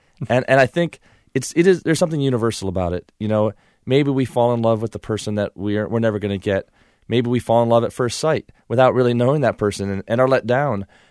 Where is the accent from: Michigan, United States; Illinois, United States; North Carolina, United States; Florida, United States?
Michigan, United States; Ann Arbor; it's about this girl that I knew back in Michigan. My hometown is Ann Arbor